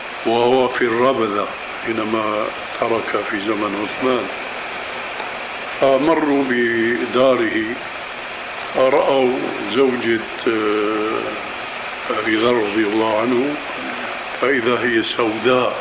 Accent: Syria; وبيقولوا عندنا في الشام عبارة مأخوذة من حديث صحيح

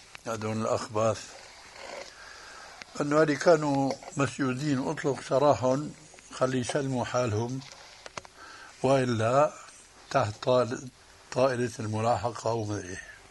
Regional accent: Damascus, Damascus Governorate, Syria; بواسطة بعض المعارف عندنا في دمشق

